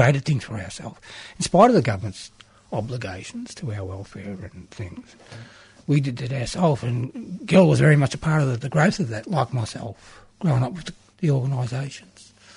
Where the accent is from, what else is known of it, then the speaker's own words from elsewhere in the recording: Fitzroy, Australia; It was great growing up in Fitzroy and surrounding communities back in the day.